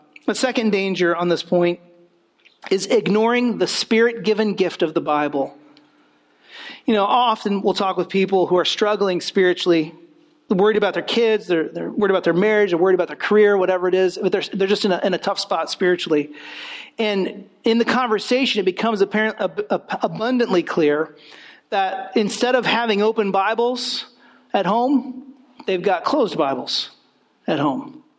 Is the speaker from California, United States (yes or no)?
yes; California, United States; now in New Jersey, United States; but I'm from California, like fires, wildfires, like that's what I know about fire, you know.